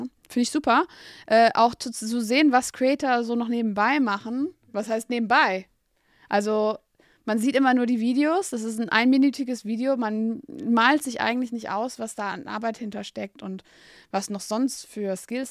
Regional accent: Netherlands; German is a second language; ich bin selber auch aus Holland. Also ich komme aus der aus dem Grenzgebiet.

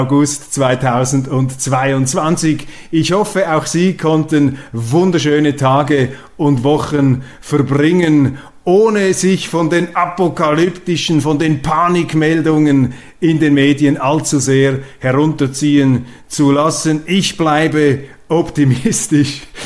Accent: Zurich, Switzerland; Und als Zürcher beneide ich die Luzerner.

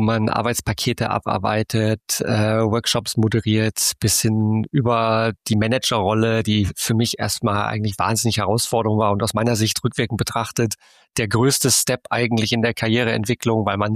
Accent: North Rhine-Westphalia, Germany; born there; komme gebürtig aus der Nähe von Münster.

